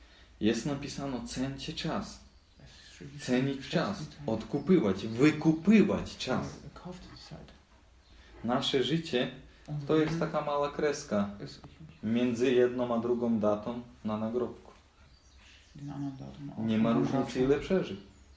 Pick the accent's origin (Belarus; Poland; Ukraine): Ukraine; Polish is a second language; U nas na Ukrainie starych ludzi, dużo starych ludzi, oni zgubili się w czasie.